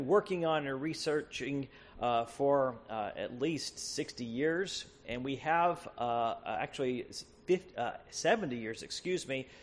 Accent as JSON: {"language": "English", "country": "United States", "said": "not blaming our leadership, but blaming the support of us as American citizens."}